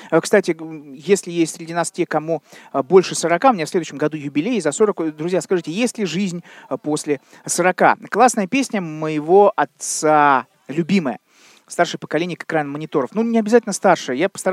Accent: Orenburg, Orenburg Oblast, Russia; Не буду уточнять, что клип на эту песню был снят на вокзале моего родного города, Оренбург.

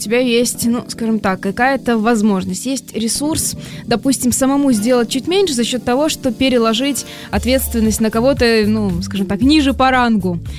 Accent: Chapayevsk, Samara Oblast, Russia; Я просто из Чапаевска, Самарская область.

